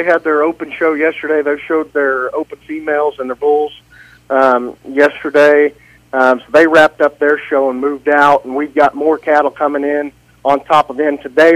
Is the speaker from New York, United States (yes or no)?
no; Cheyenne, Wyoming, United States; There at the bank. In Cheyenne. So, yep, grew up just down the road.